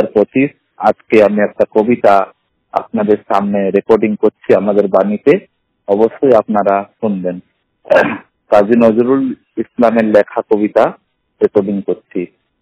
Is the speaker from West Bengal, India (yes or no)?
no; Allahabad, Uttar Pradesh, India; আমার বাড়ি হলো উত্তরপ্রদেশ জেলা এলাহাবাদ, 100 প্রতিবন্ধী অন্ধ।